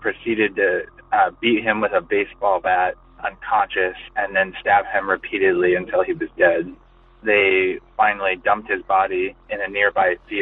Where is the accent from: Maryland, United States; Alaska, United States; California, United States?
California, United States; my hometown, which is a small town about an hour north of Sacramento.